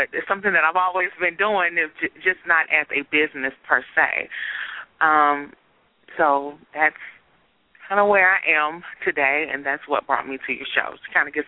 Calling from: Nashville, Tennessee, United States; Nashville.

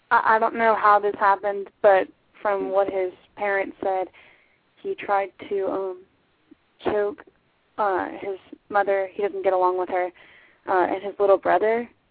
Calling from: Texas, United States; Oh, Texas.

